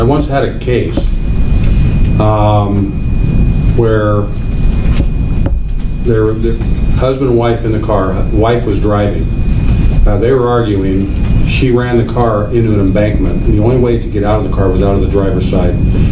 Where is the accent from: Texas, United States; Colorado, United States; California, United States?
Colorado, United States; but I grew up in Colorado, and that's where I learned to drive.